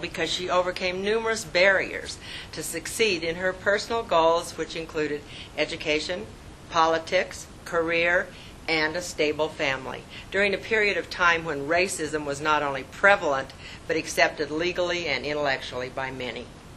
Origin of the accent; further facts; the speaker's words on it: Wyoming, United States; mostly in my home state, known as, of course, the Equality State